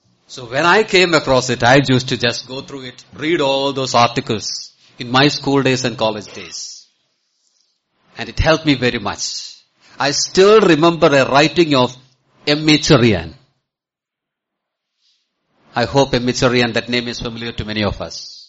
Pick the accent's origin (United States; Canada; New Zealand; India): India; Kerala; I grew up in Kerala.